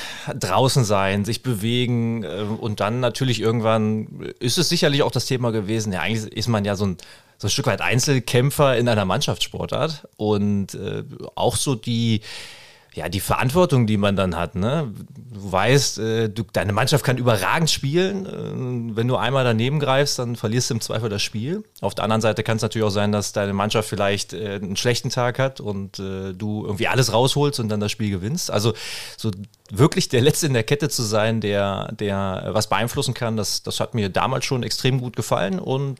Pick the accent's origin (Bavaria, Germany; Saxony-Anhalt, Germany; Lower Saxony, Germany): Saxony-Anhalt, Germany; Haldensleben; 36 Jahre. Stolzer Papa einer kleinen Tochter und gebürtiger Haldensleber, komme also hier aus der Region